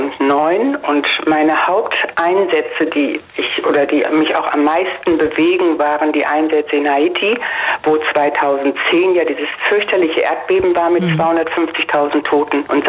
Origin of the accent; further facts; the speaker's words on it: Meppen, Lower Saxony, Germany; ich komme selber hier aus Meppen im Emsland